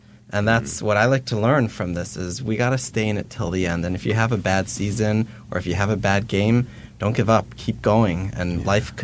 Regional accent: Detroit, Michigan, United States; I'm from Detroit.

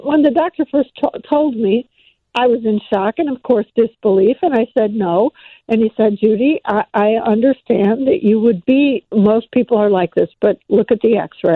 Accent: Oak Park, Illinois, United States; Chicago is my hometown. I know. I love Chicago. Actually, I am from Oak Park, Illinois, which is also the home of Ernest Hemingway and Frank Lloyd Wright.

